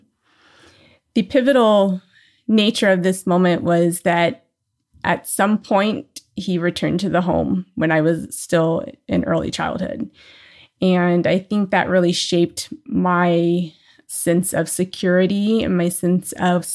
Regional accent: New Orleans, Louisiana, United States; born there; So I was born in New Orleans, Louisiana.

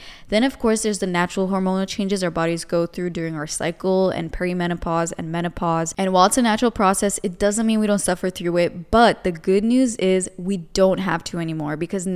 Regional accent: Romania; I'm from Romania.

